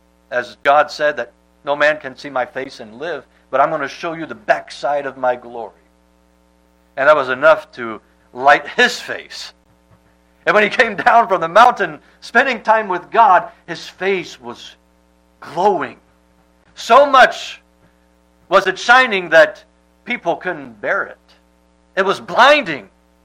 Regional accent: France; I remember when growing up in France, I went to the public school.

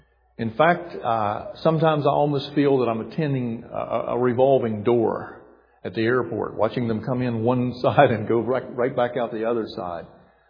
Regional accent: West Virginia, United States; When they found that I was from West Virginia, they thought I would know absolutely nothing about English, and so they put me in the Greek department.

